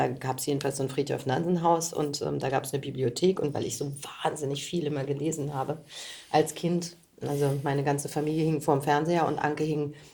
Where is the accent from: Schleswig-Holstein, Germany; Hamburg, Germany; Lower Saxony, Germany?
Lower Saxony, Germany; Göttingen; now in Berlin, Germany; ich komme ja aus Göttingen